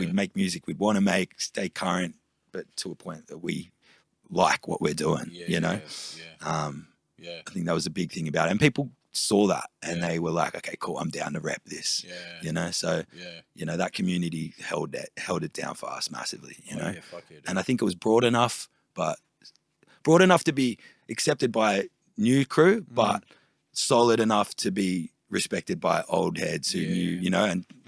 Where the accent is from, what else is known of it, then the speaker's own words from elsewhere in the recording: Sydney, New South Wales, Australia; was growing up in Erskineville, Newtown, and seeing his tags around.